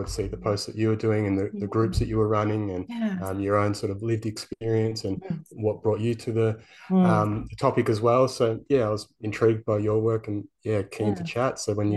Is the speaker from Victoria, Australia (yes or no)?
yes; Geelong, Victoria, Australia; I grew up in Geelong.